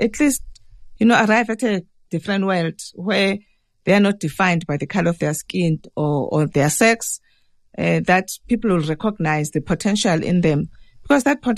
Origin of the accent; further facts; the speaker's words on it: South Africa; growing up in South Africa and personally experiencing sexism in the workplace and in society generally, and experiencing racism in the workplace and in society